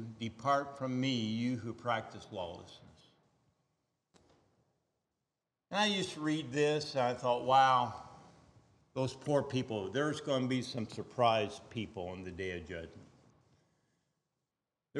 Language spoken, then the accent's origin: English; Rantoul, Illinois, United States; You know, I grew up over outside of Rantoul and the church over there, my dad and Stan Dvorak were the first elders they ever had that church.